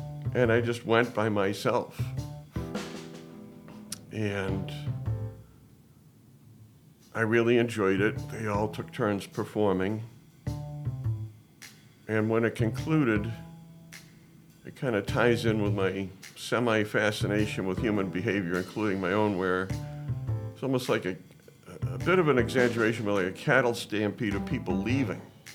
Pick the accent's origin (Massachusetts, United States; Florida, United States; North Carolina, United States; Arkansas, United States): Massachusetts, United States; Lexington; And I grew up myself in Lexington, Mass.